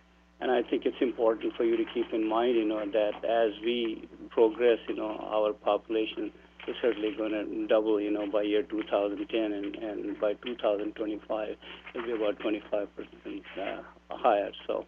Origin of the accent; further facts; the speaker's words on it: Fairbanks, Alaska, United States; I'm from Fairbanks, and I serve on the Alaska Commission on Aging, and I'm the current chair.